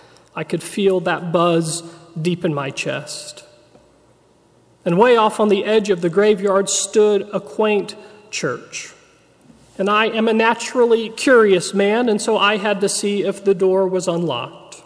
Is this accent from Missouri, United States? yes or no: yes; Farmington, Missouri, United States; moved away; also born or lived in Chicago / Boulder / St. Louis; I moved across the country whenever I felt like it, from my hometown of Farmington, Missouri, to Chicago, then to Boulder, Colorado, and later to St. Louis.